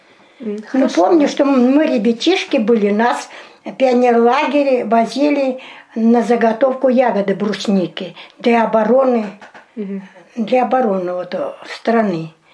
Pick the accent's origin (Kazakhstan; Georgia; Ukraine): Kazakhstan; Simaki, North Kazakhstan Region; born there; Я родилась в Северо-Казахстанская область, Республика Казахстан, поселок Симаки Мамлютского района.